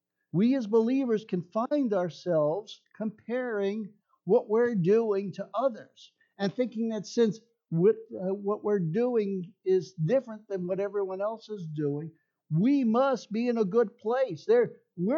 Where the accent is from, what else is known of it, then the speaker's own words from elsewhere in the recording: New York, United States; also born or lived in Florida; now in Georgia, United States; Now, being from the north originally, you can't tell from my accent, but I started out in New York.